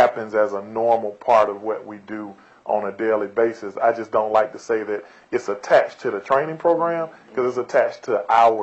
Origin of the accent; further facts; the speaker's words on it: Georgia, United States; accent: twang; this is, I'm sure you can hear it in the twang in my voice. I'm not necessarily from around here. I'm from Georgia.